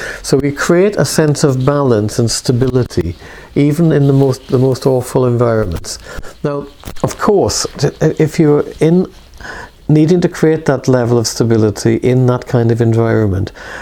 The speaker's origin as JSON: {"language": "English", "region": "Wales", "country": "United Kingdom", "said": "Suddenly I'm a Brit, and I'm Welsh. I hate being a Brit. Well, it's being Welsh. I'm fine with being Welsh. I never wanted to be a Brit."}